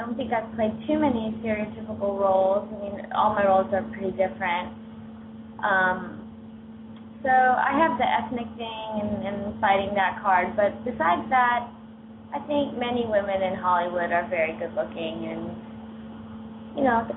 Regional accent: India; Yes, I'm sorry. You're right. I am Indian.

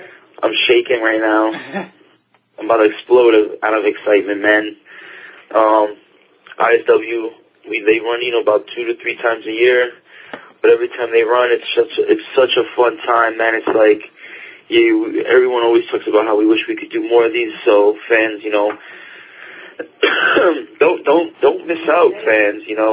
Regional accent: New York, United States; and then I'm a New Yorker, so I'm happy to have a spot in New York to call home and train

